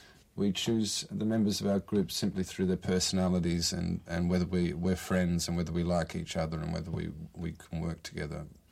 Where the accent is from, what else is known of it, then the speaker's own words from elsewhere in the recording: Australia; now in Brazil; I'm Australian. I've lived in many different countries, and at the moment I happen to be living in Brazil.